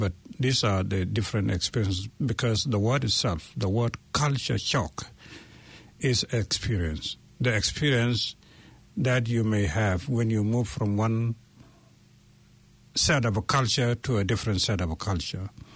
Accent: South Sudan; English is a second language; now in New Zealand; for me, I came originally from South Sudan, and when I came here, the culture here does not match the culture I come from.

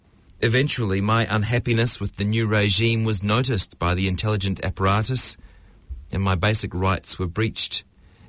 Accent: Ethiopia; I am from Ethiopia.

